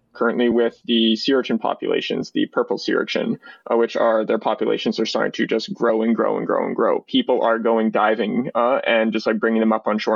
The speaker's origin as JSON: {"language": "English", "town": "Topsham", "region": "Maine", "country": "United States", "tie": "born or raised there", "said": "I grew up in Topsom, Maine, about 30 minutes north of Portland."}